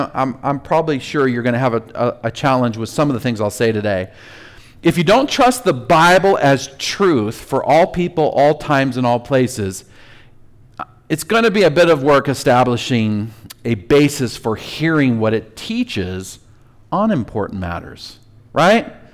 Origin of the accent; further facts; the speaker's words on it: United States; As an American, I'm grateful for the increased equality, justice, and economic opportunities.